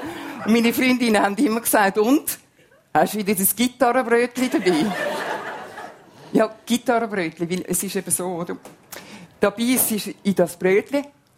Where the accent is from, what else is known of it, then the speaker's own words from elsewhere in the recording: Switzerland; also born or lived in Italy; ich bin weder in Italien wirklich als Italienerin angesehen, dort bin ich die Schweizerin, die dann auf Besuch kommt und da sagen sie, ja, du bist halt Italienerin. Also ich bin wirklich beides.